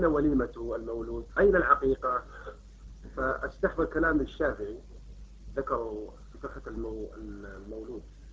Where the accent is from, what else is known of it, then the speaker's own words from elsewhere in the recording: Jeddah, Makkah Province, Saudi Arabia; عندنا في جدة بل في المملكة العربية السعودية عموما